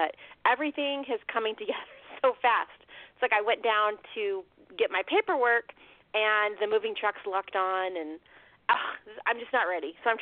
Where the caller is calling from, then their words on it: California, United States; So I am calling from Southern California.